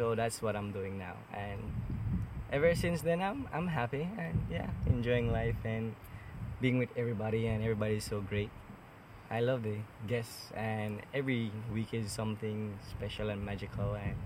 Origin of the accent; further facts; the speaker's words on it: Dangriga, Stann Creek District, Belize; I'm from Dangriga, here in Belize. And I grew up on the islands